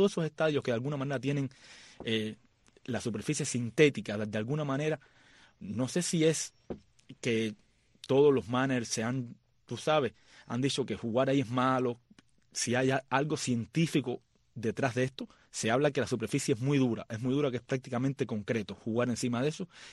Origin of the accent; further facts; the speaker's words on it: Cuba; nosotros que tú sabes, venimos de Cuba